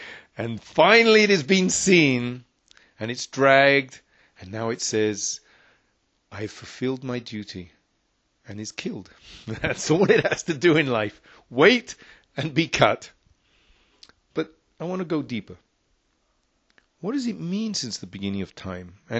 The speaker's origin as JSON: {"language": "English", "region": "England", "country": "United Kingdom", "said": "because I'm English, I don't know about basketball."}